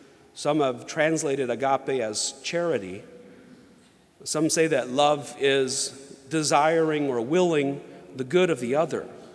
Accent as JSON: {"language": "English", "region": "the South", "country": "United States", "tie": "born or raised there", "said": "I grew up in the South, and many of my friends were Protestant"}